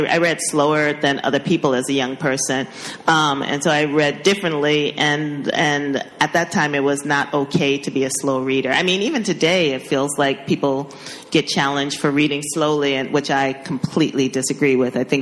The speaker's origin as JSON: {"language": "English", "region": "Ohio", "country": "United States", "tie": "born there", "also_born_or_lived": "South Carolina / New York City", "said": "I was born in Ohio. Then I moved to South Carolina when my mom and dad separated. Then from South Carolina, we moved to New York City, where I live now"}